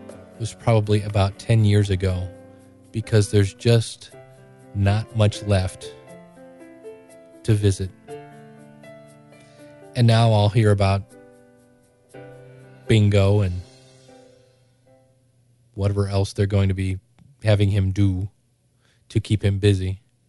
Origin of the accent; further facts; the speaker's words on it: Akron, Ohio, United States; I drive an hour anyway because I grew up in Akron, and it's only 20 minutes from there